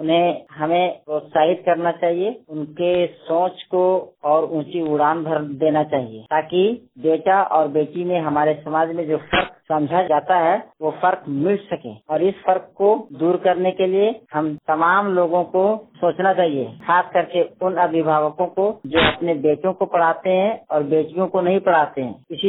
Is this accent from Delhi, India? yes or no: no; Ramgarh, Jharkhand, India; मैं रामगढ़ से हूँ।